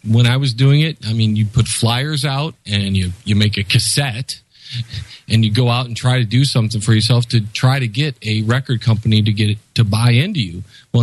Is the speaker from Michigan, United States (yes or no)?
yes; Detroit, Michigan, United States; And I come from the Motor City here, and we had, you know, Motown and stuff.